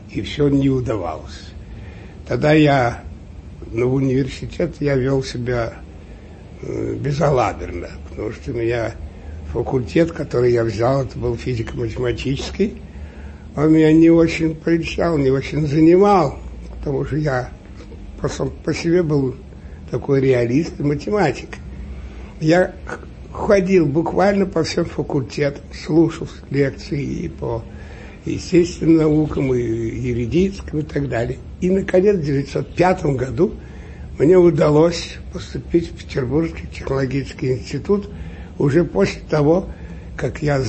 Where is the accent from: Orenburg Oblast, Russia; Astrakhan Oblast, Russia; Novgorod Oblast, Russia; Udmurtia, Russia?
Novgorod Oblast, Russia; Veliky Novgorod; Родился я в Новгороде, там же кончил гимназию.